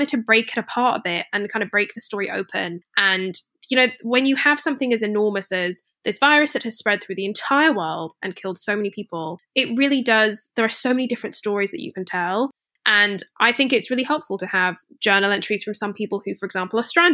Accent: Scotland, United Kingdom; I grew up in Scotland

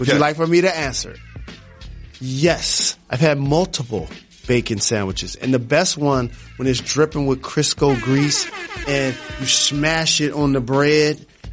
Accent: Detroit, Michigan, United States; Lou's Deli growing up in Detroit, a Reuben needs to be higher.

